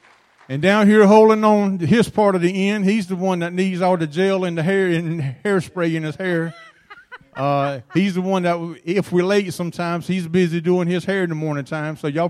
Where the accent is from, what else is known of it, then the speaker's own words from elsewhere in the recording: Dillon, South Carolina, United States; I'm from Dillon, South Carolina, and the big city of Dillon.